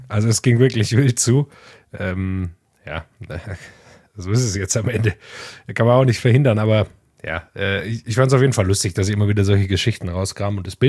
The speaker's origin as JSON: {"language": "German", "region": "Baden-Württemberg", "country": "Germany"}